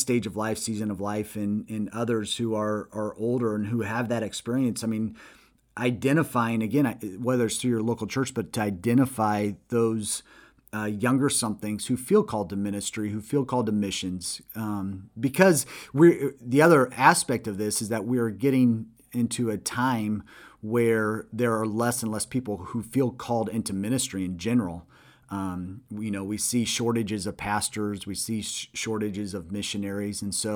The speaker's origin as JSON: {"language": "English", "country": "United States", "said": "I'm an American. He probably didn't understand me with my accent"}